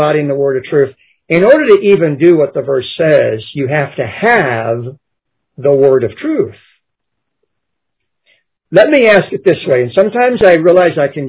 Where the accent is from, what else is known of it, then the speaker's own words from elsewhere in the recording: Texas, United States; I'm not all highfalutin and everything, and I'm from Texas, you know, my boots, and I got my cowboy hat every once in a while